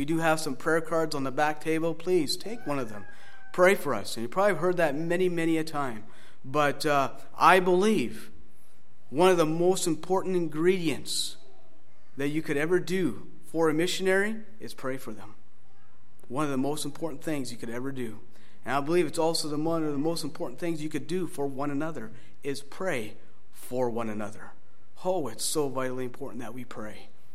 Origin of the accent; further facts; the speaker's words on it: Kenora, Ontario, Canada; many a time back home in Kenora, that there are people that never heard the gospel once. You know, my hometown, where I came from, never heard the gospel once in their life.